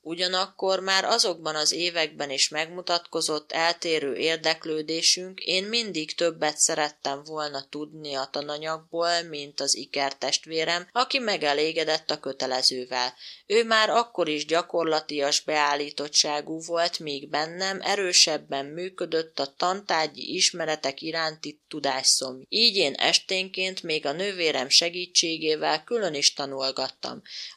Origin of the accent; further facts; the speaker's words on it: Kondoros, Békés, Hungary; now in Budapest, Hungary; 47 éves vagyok, Kondorosról származom, édesanyám most is ott él, édesapám már meghalt. Két testvérem van, egy nővérem és egy ikertestvérem. Feleségemmel és egy szemlány gyermekünkkel Budapesten a 11. kerületben élünk.